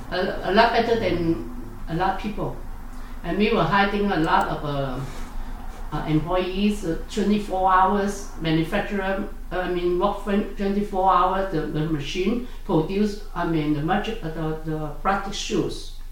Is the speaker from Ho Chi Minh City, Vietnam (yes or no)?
yes; Cholon, Ho Chi Minh City, Vietnam; moved away; I was born in South Vietnam in 1955.